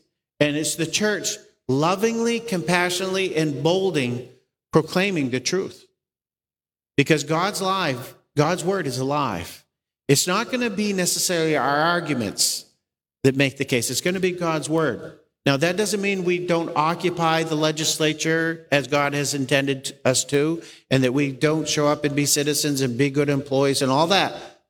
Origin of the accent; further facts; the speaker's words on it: Maine, United States; I grew up in Maine, and I look at the number of people here. When I moved back to Maine in 1992. Having been away for since 1977